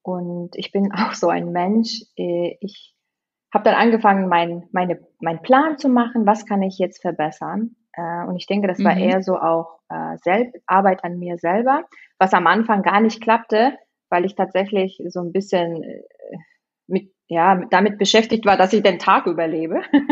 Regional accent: Kyrgyzstan; now in Germany; Ja, ich habe immer noch die Identity von meinem Land. Ich komme aus Kirgisien, also das ist wirklich ganz andere Kultur, Traditionen. Und ich bin auch Deutsch, so ein Zwischending.

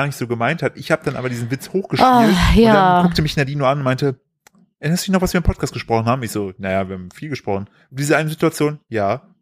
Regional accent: eastern Germany, Germany; ich komme nicht nur aus dem Osten, ich habe auch noch ADHS.

